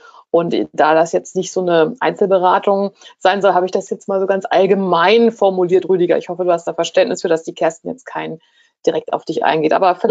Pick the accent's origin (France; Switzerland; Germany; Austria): Germany; Hanover, Lower Saxony; ich komme aus Hannover und bin jetzt aber im Süden.